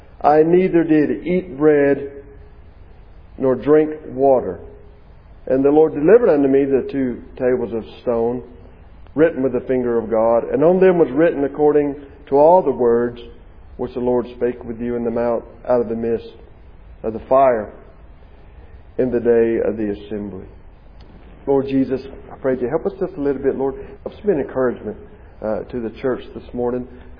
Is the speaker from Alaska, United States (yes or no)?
no; Alabama, United States; yeah, I'm from Alabama, so I talk like people from Alabama, right?